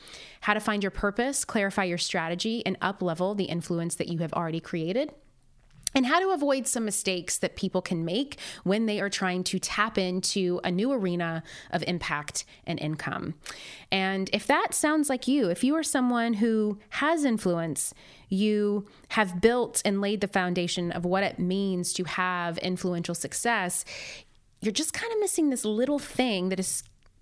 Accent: Nashville, Tennessee, United States; also born or lived in McMinnville; tiny town in Tennessee called McMinnville, but spent the better part of my childhood and teen years growing up in Nashville, Tennessee.

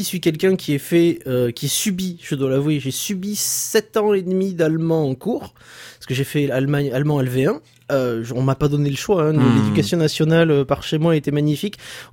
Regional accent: Nouvelle-Aquitaine, France; dans mon bled frontalier de l'Espagne près de Biarritz

